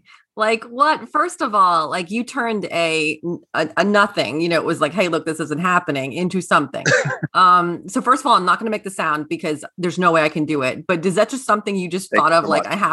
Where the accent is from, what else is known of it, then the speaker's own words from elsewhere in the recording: Louisiana, United States; Well, I'm from South Louisiana. We eat gator and all kinds of stuff.